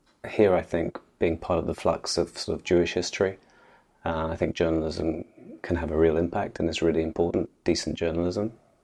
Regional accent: London, United Kingdom; moved away as an adult; now in Israel; I grew up in London and moved to Israel when I was about 20, so two-thirds of my life in Israel.

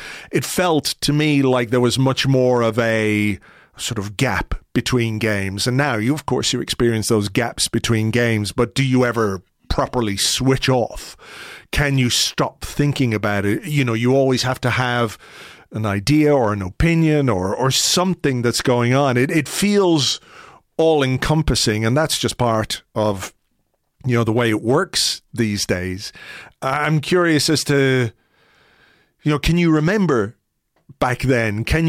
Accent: Ireland; objectively, I'm an Irishman here.

